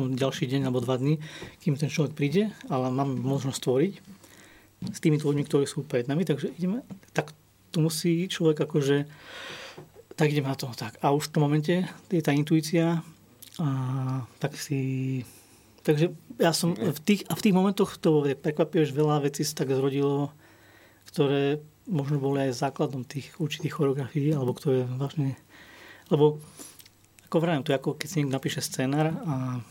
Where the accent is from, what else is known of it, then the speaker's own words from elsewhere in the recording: Snina, Prešov Region, Slovakia; ja pochádzam zo Sniny, ja som sa narodil na východnom Slovensku, Snina